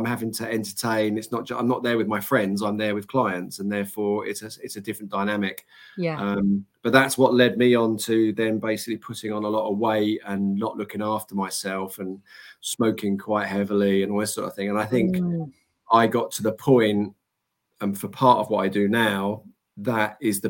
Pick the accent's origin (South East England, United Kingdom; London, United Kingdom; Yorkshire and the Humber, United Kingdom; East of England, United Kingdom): East of England, United Kingdom; I'm 56. As you said earlier, I'm originally from Essex, where most of my childhood was experienced.